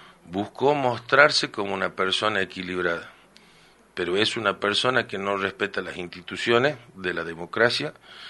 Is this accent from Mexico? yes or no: no; Argentina; Nosotros somos argentinos, nuestra moneda es el peso